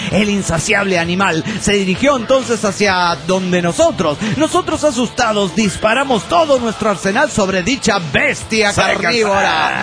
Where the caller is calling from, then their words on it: Tecate, Baja California, Mexico; de Tecate, Baja California, México.